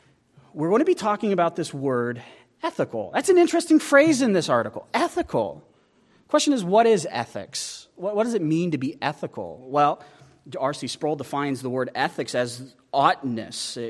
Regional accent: Wyoming, United States; Now, I could say that because I'm from Wyoming. You can't say that unless you're from Wyoming.

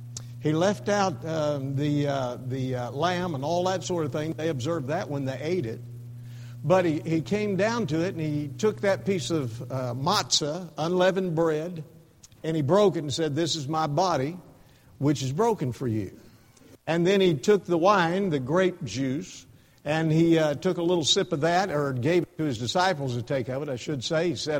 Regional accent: North Miami, Florida, United States; now in Chattanooga, United States; I said, "North Miami." Amen. And I've been in Chattanooga for 26 years, and my blood has never thickened up.

